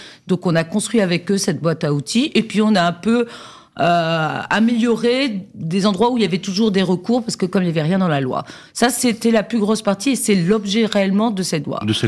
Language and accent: French; Brittany, France; je suis pugnace, je suis bretonne, donc je suis tenace jusqu'au bout.